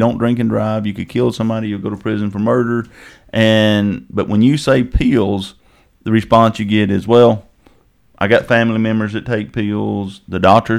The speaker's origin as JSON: {"language": "English", "town": "Coleman", "country": "United States", "said": "all of our families here, and we're from Coleman, and this is our home."}